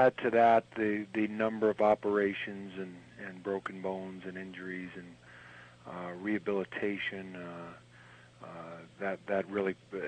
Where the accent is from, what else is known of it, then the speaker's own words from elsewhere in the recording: Charlestown, Massachusetts, United States; also born or lived in Somerville; they didn't have a hospital in Charlestown, so I was born in Somerville.